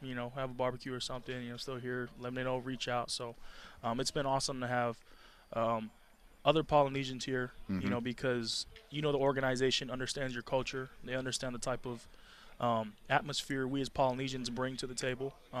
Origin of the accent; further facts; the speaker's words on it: Hawaii, United States; just because growing up in Hawaii, I mean